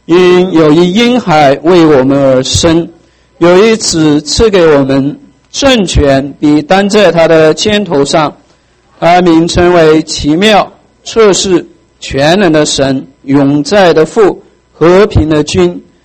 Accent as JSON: {"language": "Chinese", "country": "China", "said": "习近平号召我们中国人做中国梦，不要做美国梦。"}